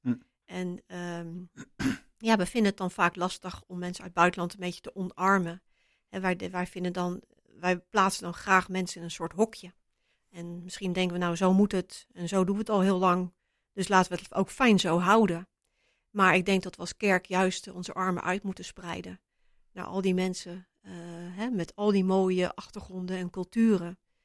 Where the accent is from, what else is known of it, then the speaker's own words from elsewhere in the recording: Netherlands; hoe wij als Nederlanders reageren op onderwerpen